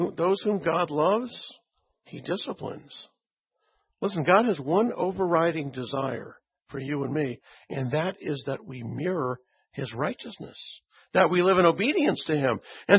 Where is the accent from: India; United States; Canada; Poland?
Canada; I come from Canada. I'll take all the heat you can give me.